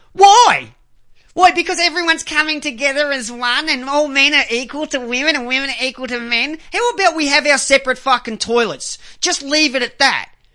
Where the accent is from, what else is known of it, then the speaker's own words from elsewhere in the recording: Myrtleford, Victoria, Australia; we had to go through a place through Beechworth, then to Myrtleford, my hometown.